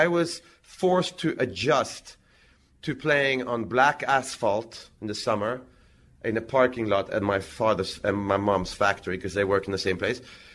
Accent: Växjö, Kronoberg County, Sweden; I was doing clinics for kids in Växjö, in my hometown.

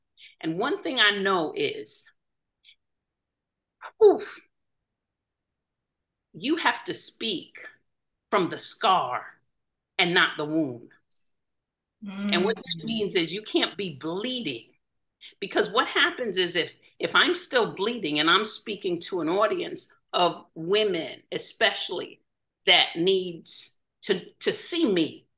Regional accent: Jamaica; now in Connecticut, United States; from dirt floors, originally from Jamaica. Oh my goodness. And now I'm hailing from Connecticut.

